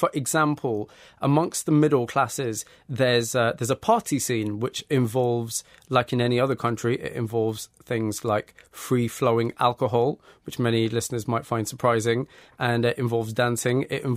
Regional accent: United Kingdom; I mean, I'm from a Pakistani background, so I'm second-generation British-Pakistani.

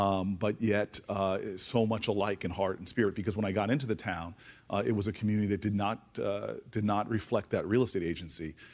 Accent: Harrington Park, New Jersey, United States; Do you know how many black people lived in Harrington Park when I grew up?

